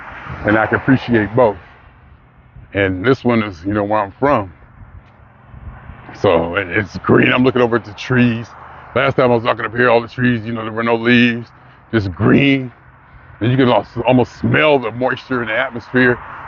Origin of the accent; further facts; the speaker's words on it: Youngstown, Ohio, United States; It's just good to be back. It's just good to be in my hometown. I love it here. And I don't want to say this because I don't want to say anything too derogatory, but you have to be realistic about Youngstown in this place